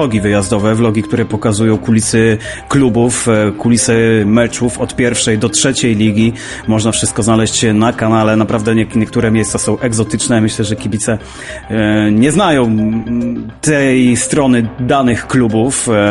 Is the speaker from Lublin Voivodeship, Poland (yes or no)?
yes; Łęczna, Lublin Voivodeship, Poland; now in Warsaw, Poland; jestem z Łęcznej, pochodzę z Łęcznej, teraz mieszkam w Warszawie.